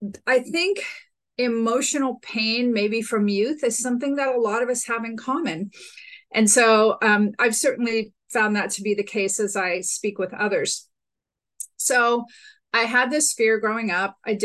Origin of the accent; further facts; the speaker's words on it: San Francisco, California, United States; I grew up in San Francisco in the late 60s, early 70s